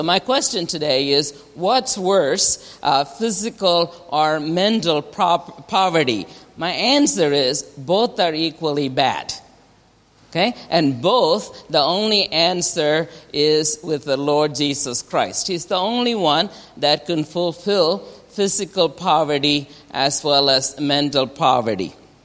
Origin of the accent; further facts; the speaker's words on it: India; when I grew up in India